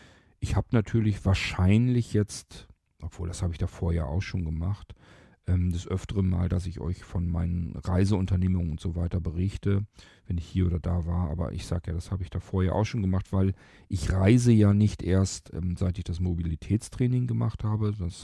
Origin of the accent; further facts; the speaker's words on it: Lower Saxony, Germany; in meine Heimat gefahren, von Rochsburg dann weg, nach Niedersachsen zurück.